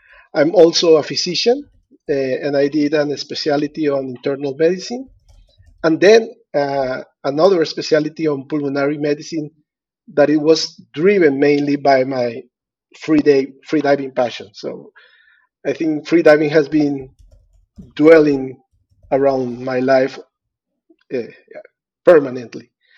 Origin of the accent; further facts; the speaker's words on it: Colombia; English is a second language; I grew up, I'm from Colombia, and I grew up in an island that is in the Caribbean, is closer to Jamaica, even than the mainland of Colombia. So I grew up by the sea.